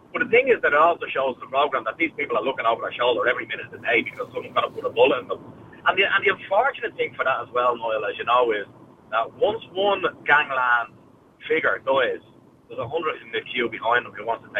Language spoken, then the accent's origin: English; Crumlin, Ireland; I'm from Crumlin